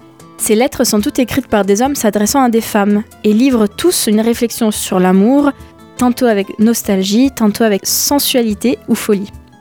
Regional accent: Venice, Veneto, Italy; born there; dont la cérémonie de remise de prix se passe à Venise, ma ville natale.

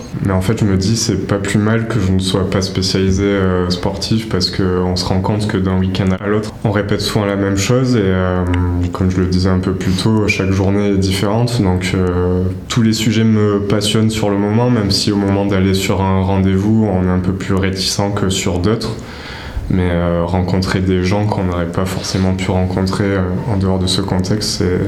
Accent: Agen, Nouvelle-Aquitaine, France; parce que je suis originaire d'Agen

